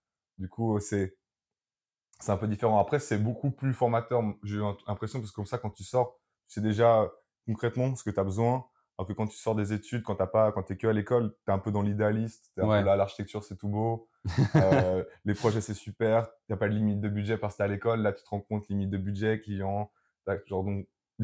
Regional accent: Geneva, Switzerland; Bah moi, je suis suisse du coup.

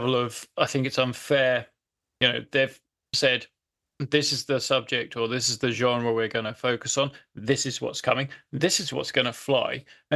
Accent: England, United Kingdom; I'm English.

